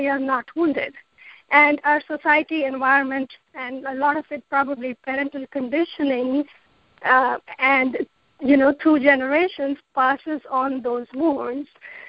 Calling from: San Jose, California, United States; I'm calling from San Jose.

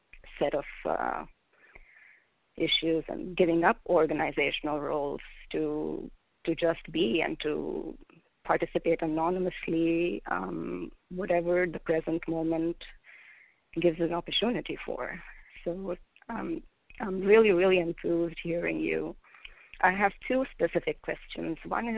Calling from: California, United States; I'm calling from Southern California.

